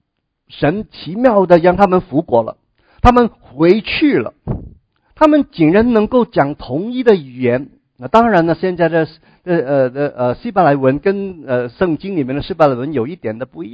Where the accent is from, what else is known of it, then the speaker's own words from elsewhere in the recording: China; now in United States; 我们中国人也分散到世界各地，对不对那想一想，当我们来到美国我们的下一代，好像是我的女儿第二代在美国长大